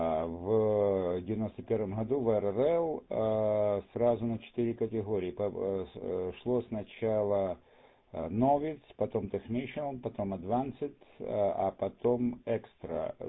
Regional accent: Chernihiv, Chernihiv Oblast, Ukraine; now in Crimea; я сам из Чернигова, но так живу в Крыму давно уже.

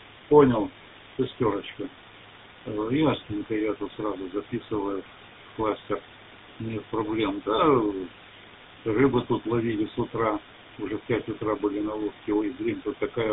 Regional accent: Saratov, Saratov Oblast, Russia; moved away; Я сам из Саратова, но уже давно язык начал забывать

